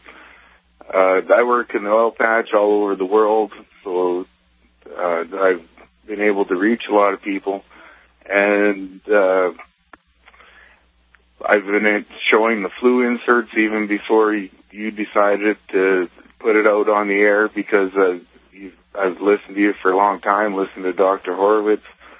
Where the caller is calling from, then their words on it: Canada; Yes, I'm calling from Canada.